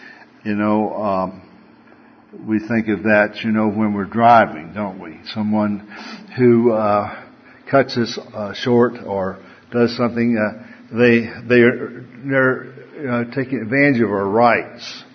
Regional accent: the South, United States; accent: southern; It's my southern accent.

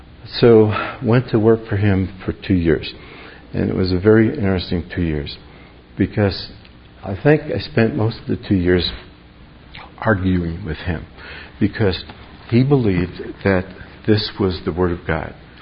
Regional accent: New York City, New York, United States; now in California, United States; I grew up in New York City and spent a large portion of my life there.

